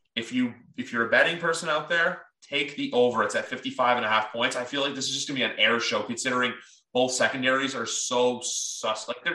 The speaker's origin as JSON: {"language": "English", "country": "Canada", "said": "as a Canadian"}